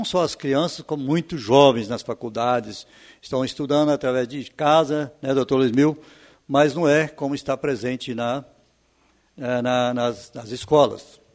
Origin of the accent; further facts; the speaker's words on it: Brazil; Acho que nós todos somos brasileiros.